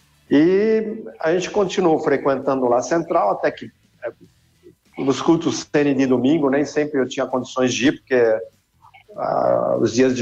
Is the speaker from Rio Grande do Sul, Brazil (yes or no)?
no; Santana de Parnaíba, São Paulo, Brazil; born there; Eu, por coincidência … nasci em Santana de Parnaíba, né? Minha família é de Santana de Parnaíba